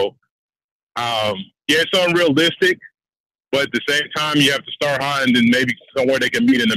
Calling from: Alabama, United States; I'm calling out of Alabama, man.

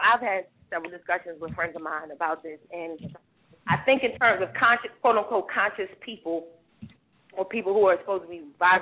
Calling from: New Jersey, United States; I'm calling from New Jersey.

